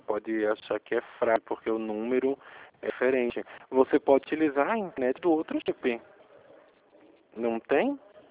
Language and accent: Portuguese; Pernambuco, Brazil; now in São Paulo, Brazil; Sou de Pernambuco, mas eu estou em São Paulo.